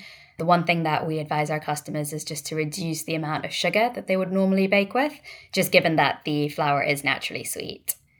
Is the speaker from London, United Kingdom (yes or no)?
yes; London, United Kingdom; So originally I'm from India. My parents are both Indian. I was born in London, studied out here. Most of my work experience has been in the UK. I did live in New York